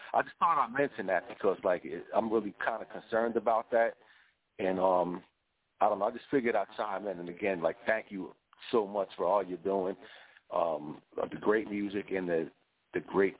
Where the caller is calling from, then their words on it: New Jersey, United States; I'm calling from South Jersey.